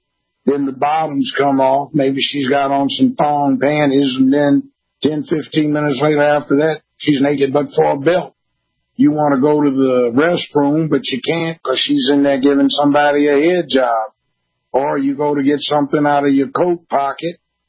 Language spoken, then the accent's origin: English; Los Angeles, California, United States; I grew up in Los Angeles.